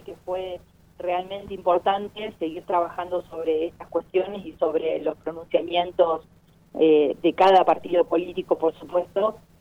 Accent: Argentina; vale la pena poder, como argentino, poder visitar

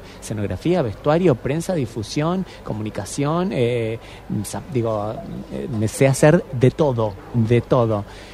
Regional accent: Pergamino, Buenos Aires Province, Argentina; moved away; Yo soy de Pergamino.

